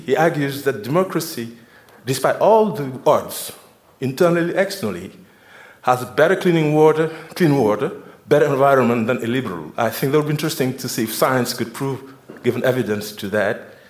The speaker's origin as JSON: {"language": "English", "country": "Senegal", "said": "from Timbuktu Institute in Senegal."}